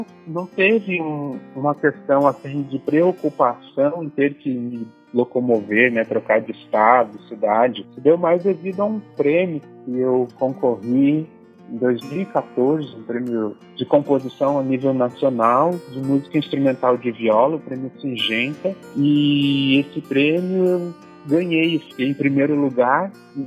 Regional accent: Cazuza Ferreira, Rio Grande do Sul, Brazil; Isso, Cazuza Ferreira, um semidistrito de São Francisco de Paula, na região da Serra.

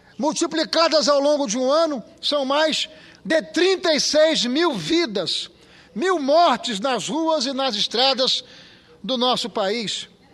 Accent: Espírito Santo, Brazil; deixou 4 outros adolescentes feridos lá no meu estado, no Espírito Santo.

